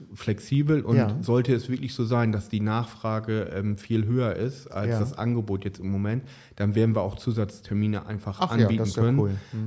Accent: Lower Saxony, Germany; Ich bin ja aus Friese.

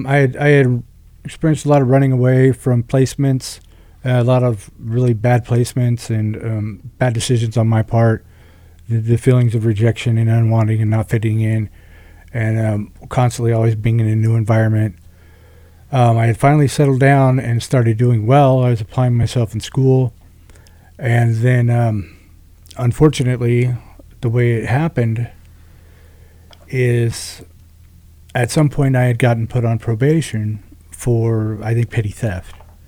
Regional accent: California, United States; And eventually we moved from Southern California when I was around 11 up to Northern Humboldt County.

